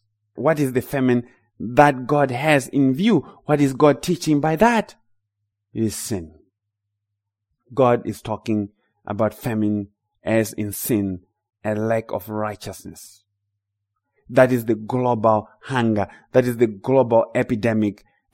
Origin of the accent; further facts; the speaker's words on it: Zimbabwe; And I can speak here as someone who comes from Zimbabwe, growing up in Zimbabwe.